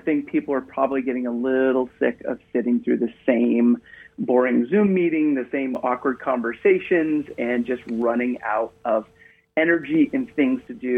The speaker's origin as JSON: {"language": "English", "town": "Yarmouth", "region": "Maine", "country": "United States", "moved": "yes", "lives_now": "Santiago, Chile", "said": "I'm actually a Mainer. I'm actually from Yarmouth originally. I'm actually based in Santiago, Chile. So I'm from Maine originally, but I actually haven't lived in the U.S."}